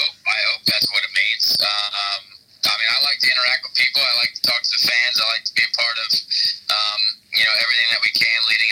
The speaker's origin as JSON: {"language": "English", "town": "Indianapolis", "region": "Indiana", "country": "United States", "tie": "born or raised there", "said": "Well, it's my hometown. You know, I'm the only one in the field who's literally born in, you know, the north side of Indianapolis. So it's my home race, my hometown, a lot of family there, a lot of friends around."}